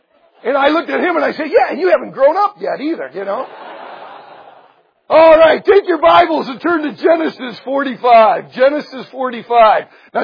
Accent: Michigan, United States; now in Santa Maria, United States; Now, when I grew up in Michigan, northern Michigan, we got strawberries 2 weeks out of the year.

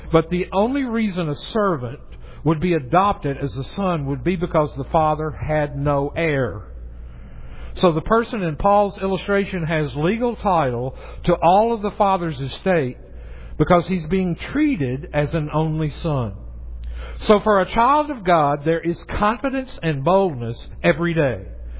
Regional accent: the South, United States; Now, I grew up in the South.

